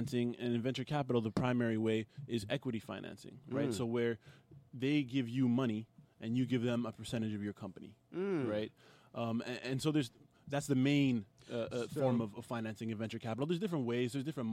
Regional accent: Montreal, Quebec, Canada; also born or lived in United States / China; I'm born and raised in Montreal. Mm-hmm. Travel quite a bit. I used to live in the U.S. and in China for work.

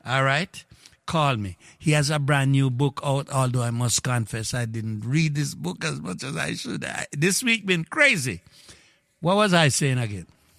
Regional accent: Jamaica; The whole of we come from Manchester and Clarendon.

